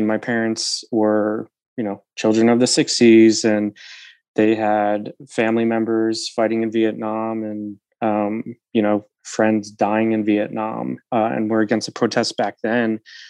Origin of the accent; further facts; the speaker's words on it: Utica, New York, United States; I'm from Utica, New York. I went to a rural high school just outside of Utica, Rust Belt, generally speaking, impoverished and also very conservative area of New York.